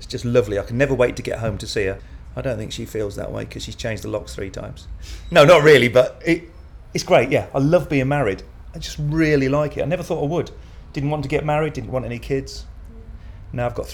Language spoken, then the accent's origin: English; Peterborough, East of England, United Kingdom; Yeah, I grew up in Peterborough. Original Peterborough boy